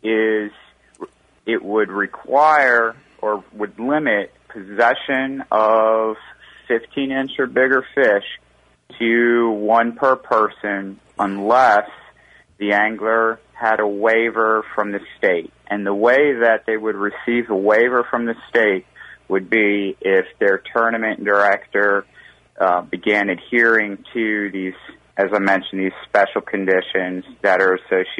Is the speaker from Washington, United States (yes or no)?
no; Louisiana, United States; So I grew up in Louisiana though.